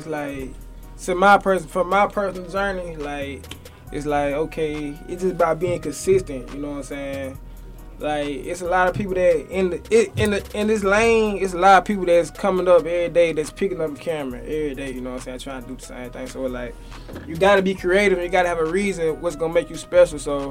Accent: Montgomery, Alabama, United States; Well, yeah, I grew up in Montgomery, man.

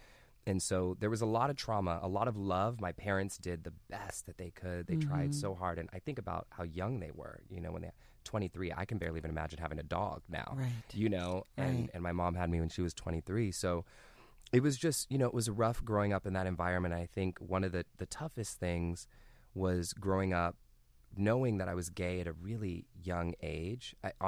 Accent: Pittsburgh, Pennsylvania, United States; I have so many amazing things that came into my life from growing up in Pittsburgh. Like, it's one of the most diverse cities in all of the United States.

